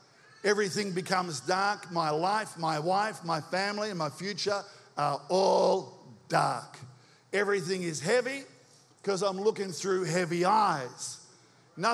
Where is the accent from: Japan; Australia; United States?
Australia; All right, I'm from Australia. I'm here to help.